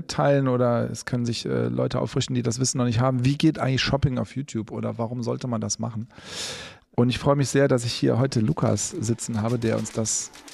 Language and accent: German; Cologne, North Rhine-Westphalia, Germany; Heute melden wir uns aus Köln, aus Gölle. Das ist meine alte Heimat übrigens.